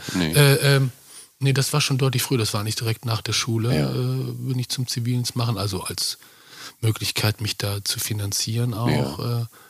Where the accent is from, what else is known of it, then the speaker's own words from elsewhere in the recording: North Rhine-Westphalia, Germany; Es gab das Forum Enger, unweit von dem, wo ich aufgewachsen bin